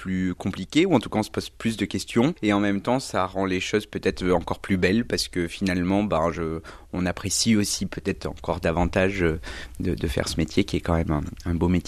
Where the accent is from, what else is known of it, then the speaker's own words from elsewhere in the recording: Auvergne, France; je suis né en Auvergne, j'ai été bercé par l'accordéon musette.